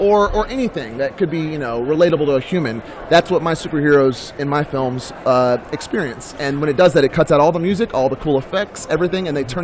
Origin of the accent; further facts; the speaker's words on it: Texas, United States; and I'm from Texas, and so I was always in the woods all the time.